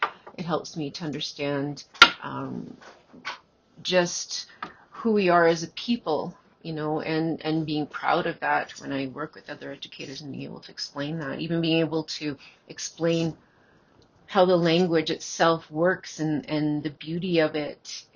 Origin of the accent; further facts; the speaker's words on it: Manitoba, Canada; it's really great because I'm from Manitoba, especially.